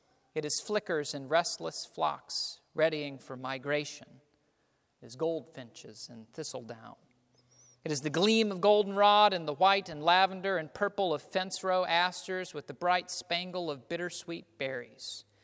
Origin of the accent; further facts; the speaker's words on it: Texas, United States; One of the pools where I grew up in Texas, it had that standard shallow end and deep end to it